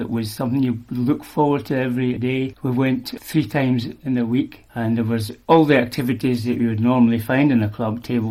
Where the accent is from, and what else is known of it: Edinburgh, Scotland, United Kingdom; born or raised there